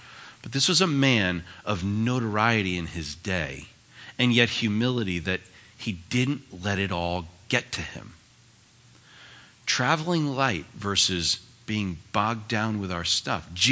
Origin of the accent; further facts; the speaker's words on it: New England, United States; where I grew up in New England, it was all about beach homes.